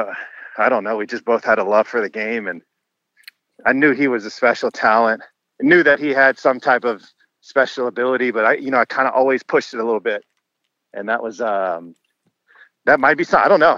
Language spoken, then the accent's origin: English; Louisiana, United States; Yeah, I grew up in Louisiana. Just baseball, you know, was in the blood.